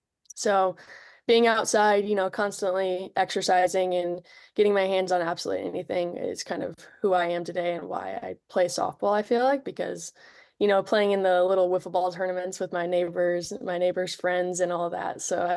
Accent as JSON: {"language": "English", "town": "Bremen", "region": "Indiana", "country": "United States", "said": "I am from Bremen, Indiana. It's like a small town, 30 minutes south of South Bend. Really, really small town."}